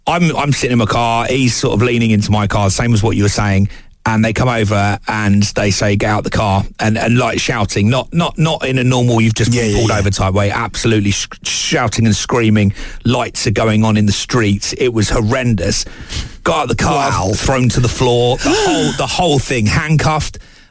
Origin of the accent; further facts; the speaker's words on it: Watford, East of England, United Kingdom; I was a proper boy growing up in Watford playing with cars.